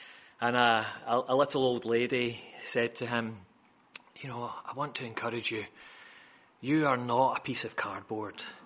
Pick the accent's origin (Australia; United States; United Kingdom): United Kingdom; Scotland; as a Scotsman, I'm not used to temperatures above 12 degrees.